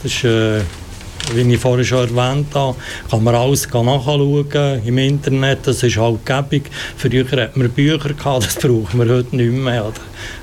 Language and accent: German; Italy; German is a second language; Ich bin ein richtiger Italiener